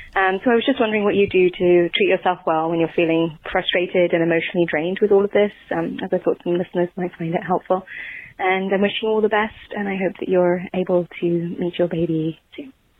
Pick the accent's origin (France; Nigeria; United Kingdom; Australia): United Kingdom; now in Chicago, United States; I'm British, but I live in Chicago, and I love your podcast.